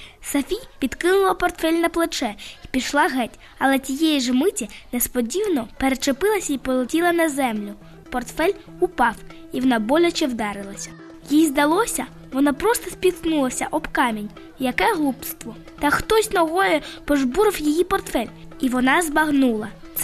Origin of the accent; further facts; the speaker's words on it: Simferopol, Crimea, Ukraine; born there; now in Kyiv, Ukraine; Народилася у Криму, у Сімферополі.